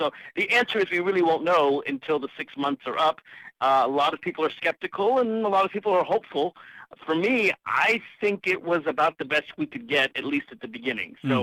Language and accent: English; Nashville, Tennessee, United States; That's near my hometown of Nashville, Tennessee. That's a couple hours away.